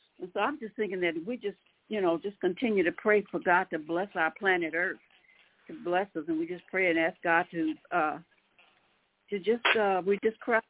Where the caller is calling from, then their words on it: Chicago, Illinois, United States; I'm calling from Chicago.